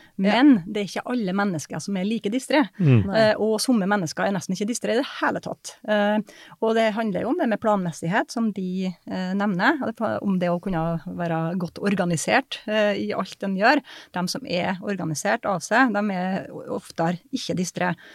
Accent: Surndal, Møre og Romsdal, Norway

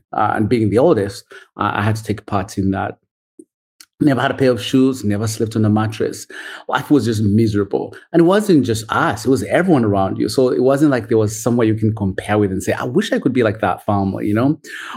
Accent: Uganda; So I'm from Uganda, grew up poor of the poorest.

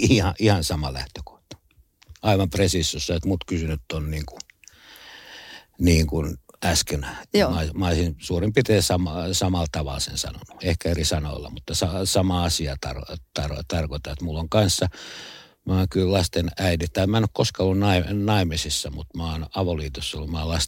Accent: Helsinki, Uusimaa, Finland; mä oon helsinkiläinen ja korostan, tai en korosta helsinkiläisyyttä

